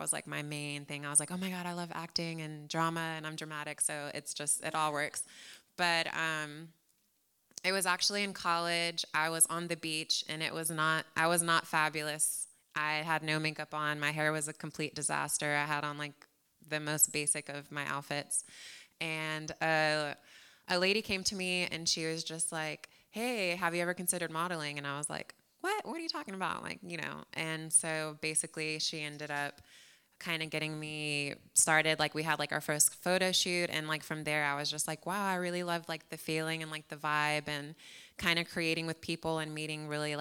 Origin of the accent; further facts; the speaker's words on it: San Antonio, Texas, United States; also born or lived in New Jersey, United States; Yeah, I was born in New Jersey, but I wasn't there for long. I was actually raised in San Antonio, so definitely a Texan.